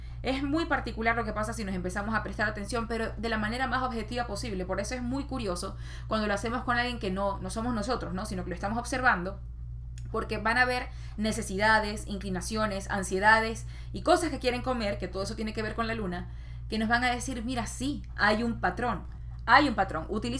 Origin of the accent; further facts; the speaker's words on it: Venezuela; yo soy venezolana, ese es mi país, eso tiene que ver con la luna, porque es the homeland, es como la tierra madre que me vio nacer.